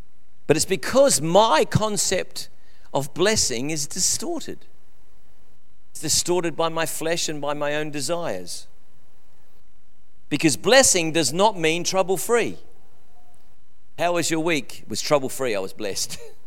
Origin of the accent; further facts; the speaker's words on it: Christie's Beach, South Australia, Australia; when I grew up in Christie's Beach, we knew everybody in the street.